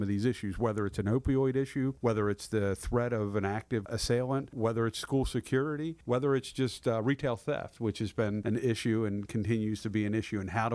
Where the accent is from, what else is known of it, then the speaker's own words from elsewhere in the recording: Eldersburg, Maryland, United States; I grew up in Eldersburg, so I'm very familiar with that area.